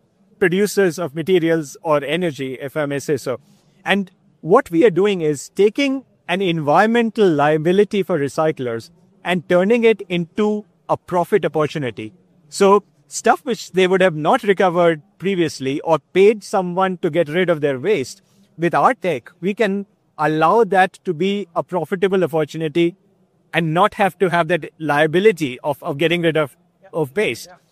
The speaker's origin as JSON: {"language": "English", "country": "India", "tie": "born or raised there", "moved": "as an adult", "lives_now": "Switzerland", "said": "Well, I grew up in India, and then over the course of my professional journey, ended up in Switzerland. And now we live there, and we have our own little business in Switzerland."}